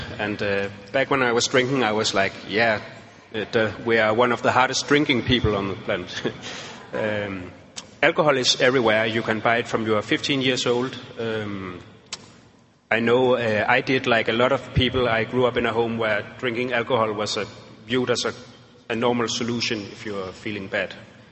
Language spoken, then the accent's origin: English; Copenhagen, Capital Region of Denmark, Denmark; I'm an alcoholic. I come from Copenhagen, Denmark.